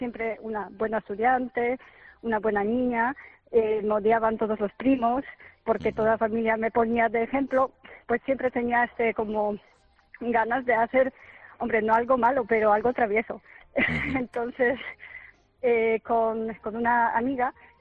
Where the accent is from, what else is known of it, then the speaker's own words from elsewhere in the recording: Poland; moved away as an adult; now in Madrid, Spain; yo soy de Polonia, soy polaca. Ah, ya vivo 17 años en Madrid. Uh-huh. Y pues tenía que puntuarlo porque... Y tengo 40 años